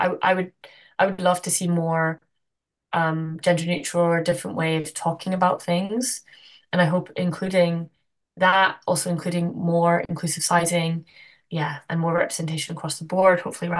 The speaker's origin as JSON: {"language": "English", "town": "Glasgow", "region": "Scotland", "country": "United Kingdom", "lives_now": "Amsterdam, Netherlands", "said": "I do go back to Scotland sometimes. I'm from Glasgow originally. I miss it."}